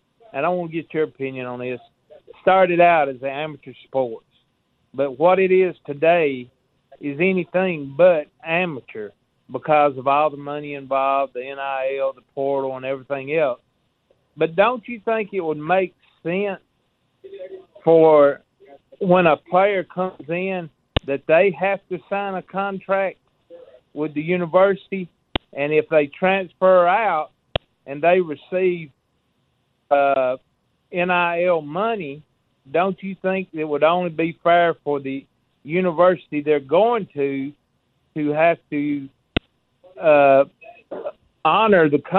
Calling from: Millport, Alabama, United States; Yes, I'm a first-time caller. I'm from Millport, Alabama.

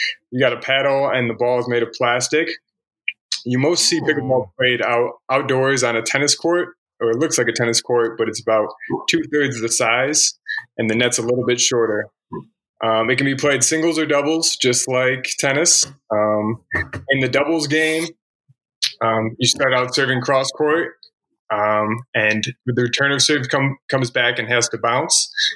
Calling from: Chapel Hill, North Carolina, United States; All right … I'm calling in from Chapel Hill, North Carolina, too.

